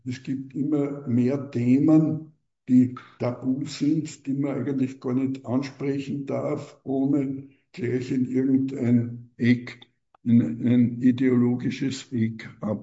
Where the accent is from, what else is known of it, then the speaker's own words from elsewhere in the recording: Austria; Das hat man bei uns in Österreich zum Beispiel gesehen